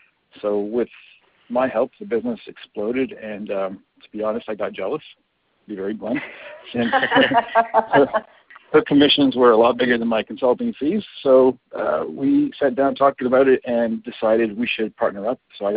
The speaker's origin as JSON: {"language": "English", "town": "Toronto", "region": "Ontario", "country": "Canada", "tie": "born or raised there", "said": "Born and raised in Toronto, started my first small business when I was 16 years old"}